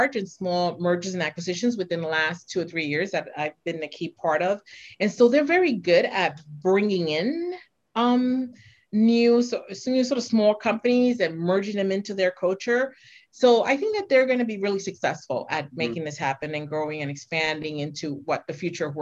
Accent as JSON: {"language": "English", "region": "New York", "country": "United States", "tie": "born or raised there", "also_born_or_lived": "San Francisco, United States / Mexico City, Mexico", "said": "I grew up from New York. I'm from New York, but I lived, I've worked, you know, I lived in San Francisco and then I lived in Mexico City, Mexico for quite some time."}